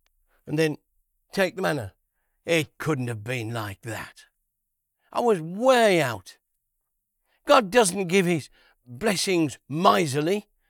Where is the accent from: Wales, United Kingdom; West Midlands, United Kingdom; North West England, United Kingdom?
West Midlands, United Kingdom; Worcester; Jesus came from heaven, just as sure as I come from Worcester, where my dad lived.